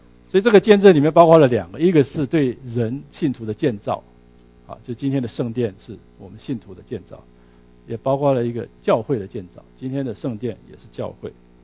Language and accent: Chinese; Taiwan; 你是台湾来的？我说我是台湾来的。